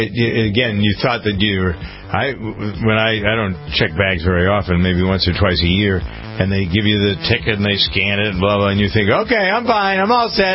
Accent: Framingham, Massachusetts, United States; which happens to be headquartered in my hometown of Framingham.

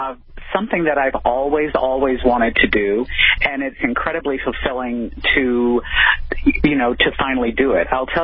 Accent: the South, United States; I grew up in the South, and I really love New Orleans.

